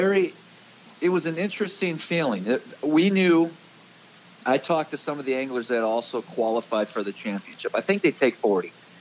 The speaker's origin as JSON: {"language": "English", "region": "Wisconsin", "country": "United States", "tie": "born or raised there", "lives_now": "Philadelphia, United States", "said": "So I grew up in Wisconsin"}